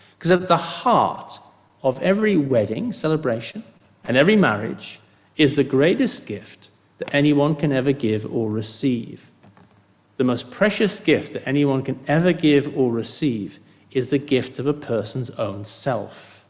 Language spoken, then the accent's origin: English; United Kingdom; And, you know, being British, we try to be polite.